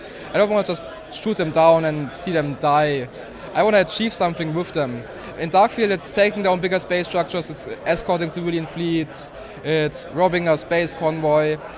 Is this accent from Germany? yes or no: yes; Germany; English is a second language; now in Australia; I'm from Germany and I live in Australia right now, and what I miss most are my friends back in Germany.